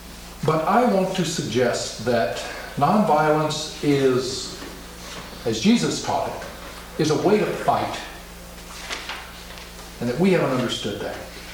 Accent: Memphis, Tennessee, United States; I grew up in Memphis. I know it in my bones.

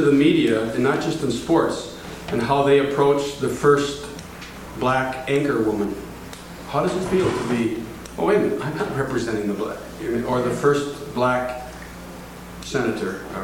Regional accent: Minnesota, United States; And I'm from Minnesota, and you guys from Packerland are the enemy.

